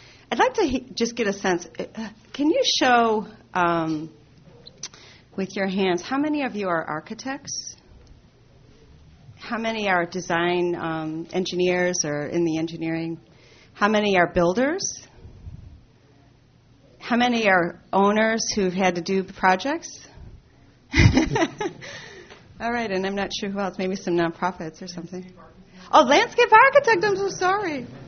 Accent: Detroit, Michigan, United States; I'm from Detroit, and when I go to a Canadian place, I start talking like a Canadian. I don't know why. It's because I lived I spent a lot of time in Windsor, so I have this Canadian accent all of a sudden.

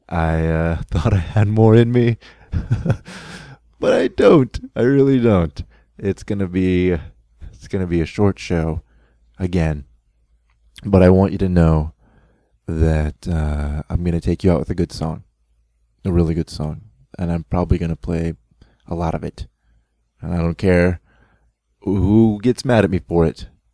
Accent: United States; So, I have now realized it is my duty as an American, as a human, and as a fruit enthusiast to peddle and push as much fruit as I possibly can.

